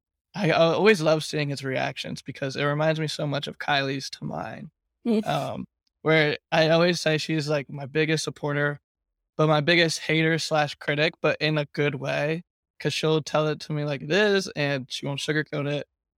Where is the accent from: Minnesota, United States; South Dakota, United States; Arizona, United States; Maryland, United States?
Maryland, United States; Annapolis; now in Baltimore, United States; I'm in Baltimore. I'm from Annapolis, but I live in Baltimore.